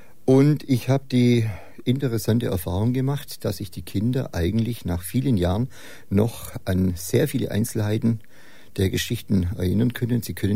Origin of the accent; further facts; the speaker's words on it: Heidenheim, Baden-Württemberg, Germany; Ich komme aus Heidenheim. Ich bin Berufsschullehrer.